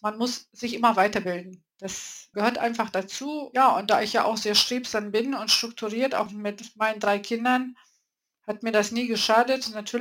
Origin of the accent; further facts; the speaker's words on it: Braunschweig, Lower Saxony, Germany; moved away as an adult; ich hatte bei uns in Braunschweig bei einem Autohändler, das ist ein größerer Autohändler, wo VW, Porsche, Audi zusammen waren, gelernt. Danach bin ich nach Düsseldorf nach der Ausbildung mit meinen süßen 19 Jahren